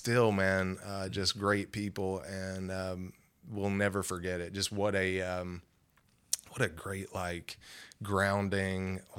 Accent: Maryville, Tennessee, United States; I grew up in Maryville, and we were just talking about this earlier.

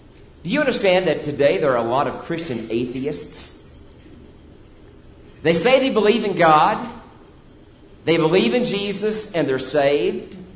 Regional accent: Louisville, Kentucky, United States; remember my years growing up in Louisville, Kentucky, or if you're a native, there it's Louisville. In Louisville, I was raised

